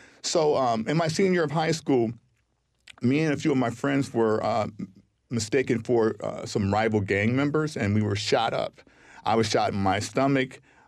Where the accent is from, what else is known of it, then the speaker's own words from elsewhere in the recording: Pasadena, California, United States; I come from a loving family. I grew up in Pasadena, which is not that far from here. Seven kids. I'm the oldest.